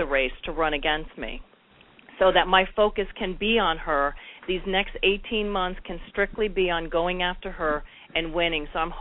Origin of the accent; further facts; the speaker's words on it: Florida, United States; also born or lived in Massachusetts; I've been a part of South Florida since I was 4 years old. I came from Massachusetts with my parents, 5 kids, $600, and no job.